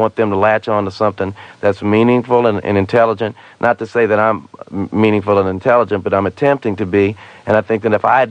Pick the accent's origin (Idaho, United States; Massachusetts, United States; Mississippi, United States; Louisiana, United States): Louisiana, United States; New Orleans; Man, I come from the Crescent City, man.